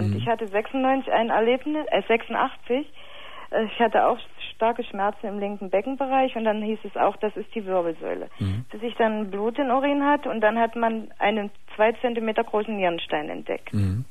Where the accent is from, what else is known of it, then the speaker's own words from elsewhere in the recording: Thuringia, Germany; musste hier von Potsdam wieder zurück in meine Heimatstadt nach Thüringen